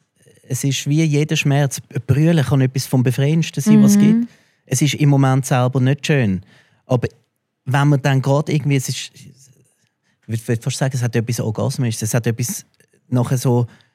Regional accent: Zurich, Switzerland; dass wir in der Schweiz dürfen geboren werden, dass wir so wohlbehütet wie du bin ich auch da in Zürich aufgewachsen.

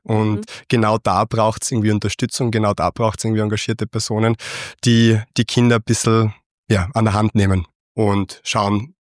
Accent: Styria, Austria; now in Vienna, Austria; Ich bin ursprünglich Steirer und habe da irgendwie mein Interesse für die Politik und für die Vertretungsarbeit entwickelt.

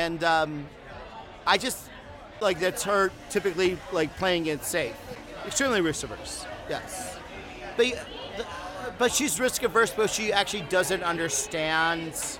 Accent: Evergreen Park, Illinois, United States; growing up in Evergreen Park, Illinois, with a lot of, like, working class white Democrats

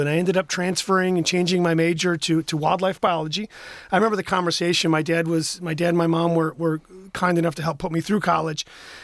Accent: New Jersey, United States; also born or lived in West Michigan; So I was born in West Michigan, grew up in New Jersey.

